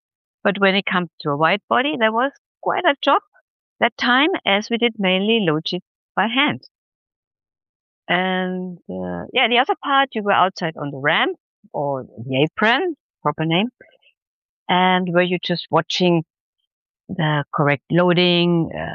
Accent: Munich, Bavaria, Germany; English is a second language; couple of years to improve my English, went to college there, and when I returned to Munich, which is my hometown, I joined with 22 years Lufthansa

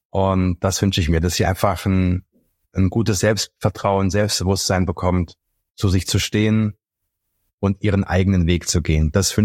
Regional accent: Hesse, Germany; pendel immer zwischen Berlin und Frankfurt, aber hauptsächlich bin ich in Frankfurt am Main. Aufgewachsen bin ich in der Nähe von Gießen.

